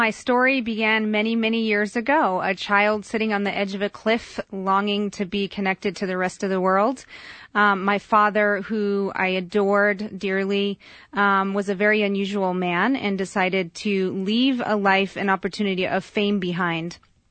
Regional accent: New Mexico, United States; I am from New Mexico, and I was born and raised in the wilderness near the border of Colorado from birth to age 12.

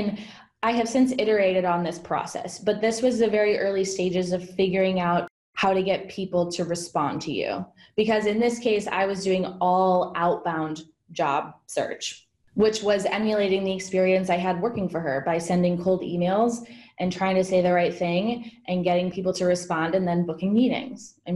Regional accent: Midwest, United States; I grew up in the Midwest, so the Midwest was home.

